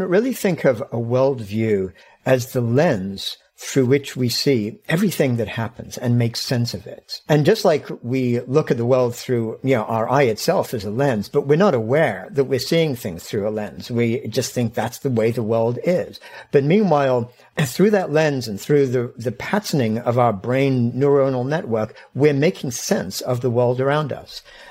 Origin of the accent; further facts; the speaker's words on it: England, United Kingdom; I grew up in England.